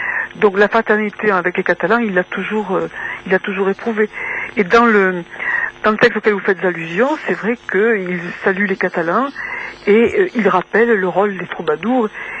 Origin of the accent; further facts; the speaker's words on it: Auvergne-Rhône-Alpes, France; Je peux mettre un petit bémol. Je suis auvergnate.